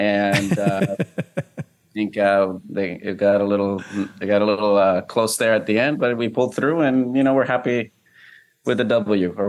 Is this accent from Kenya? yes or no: no; Puerto Rico; I'm from Puerto Rico